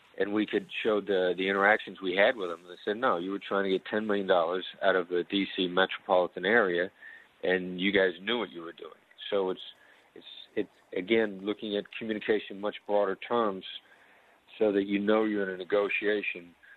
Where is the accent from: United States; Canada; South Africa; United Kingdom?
United States; Mount Pleasant, Iowa; Well, I learned a lot growing up in Mount Pleasant. I can tell you that. I learned an awful lot from my Iowa upbringing.